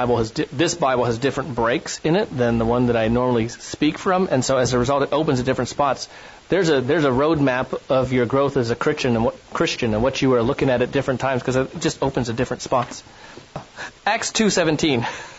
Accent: Ohio, United States; I grew up in Ohio, and I never fully appreciated trees and greenery until I moved to Arizona.

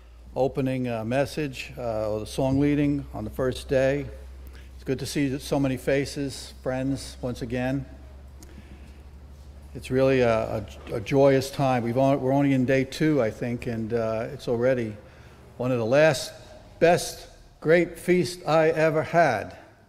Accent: Brooklyn, New York, United States; You know, when I grew up in Brooklyn, New York, as a kid

